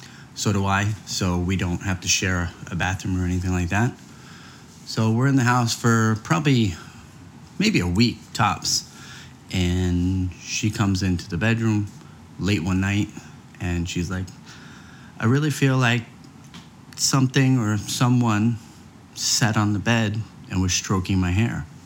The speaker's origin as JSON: {"language": "English", "town": "Long Island", "region": "New York", "country": "United States", "said": "I'm from Long Island, New York."}